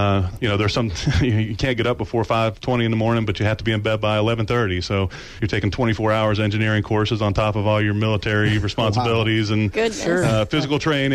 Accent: Baton Rouge, Louisiana, United States; also born or lived in New York; I was born in Baton Rouge. Lived in Baton Rouge, grew up in Baton Rouge. Moved off the way to, went to go to school New York, went to the military academy

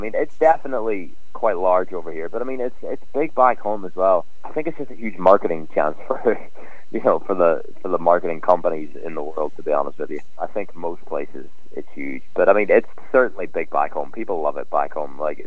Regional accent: Derry, Northern Ireland, United Kingdom; I am from Ireland, yeah. I'm from the north of Ireland, Derry City. So it's where I grew up, it's where the whole … originates. It's a great town.

